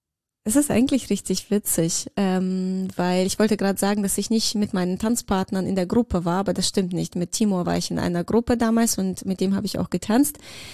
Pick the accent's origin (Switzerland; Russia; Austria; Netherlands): Russia; accent: Russian; Mit meinem russischen Akzent.